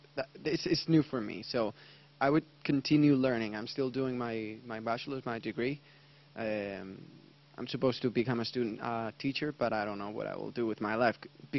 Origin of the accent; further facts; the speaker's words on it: Spain; English is a second language; So, personally for me, I'm from Spain, also exchange student